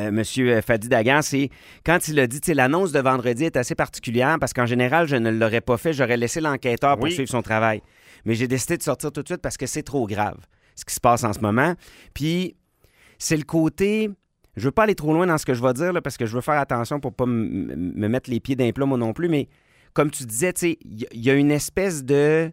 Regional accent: Limoilou, Quebec, Canada; moi, j'ai grandi à Limoilou.

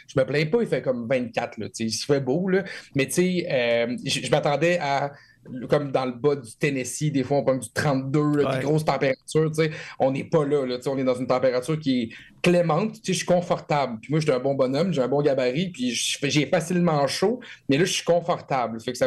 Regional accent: Quebec, Canada; chez nous au Québec

